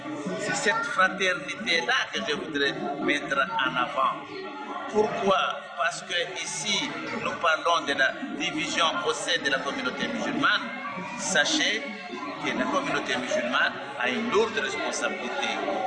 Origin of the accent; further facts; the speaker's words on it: Madagascar; Je suis malgache, mais quand j'arrive à Istanbul, je me retrouve chez moi